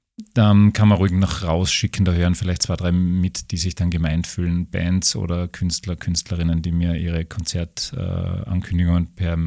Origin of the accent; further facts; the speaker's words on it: Graz, Styria, Austria; ich komme aus Graz, süß.